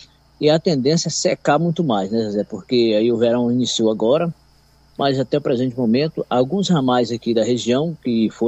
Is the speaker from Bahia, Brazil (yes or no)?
no; Acre, Brazil; vir no interior, eu que sou do Rio Iaco aqui da Seringal Porongaba